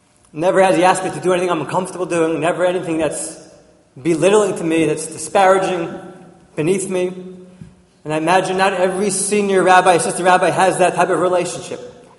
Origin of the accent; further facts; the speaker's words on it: Teaneck, New Jersey, United States; I've never saw a shaymo before growing up in Tinek. Didn't hear much about chassidim.